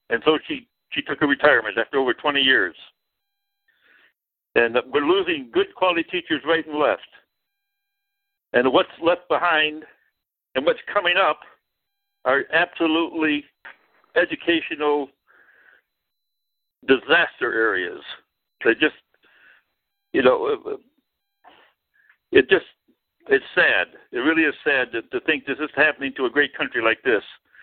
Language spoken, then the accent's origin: English; Beloit, Wisconsin, United States; Black history was a big, big deal in 1968 in my hometown of Beloit, Wisconsin.